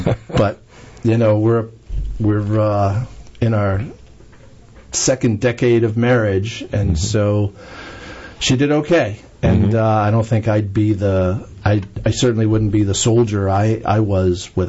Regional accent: New York, United States; now in North Carolina, United States; So I was born and raised in New York for the first 22 years of my life in God's country in central New York, and then I've lived where the Army's told me for 30 years after that.

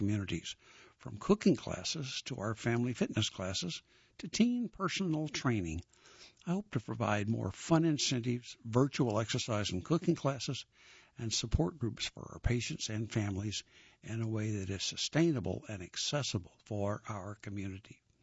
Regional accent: South Carolina, United States; headquartered in my hometown of Sumaneta, South Carolina.

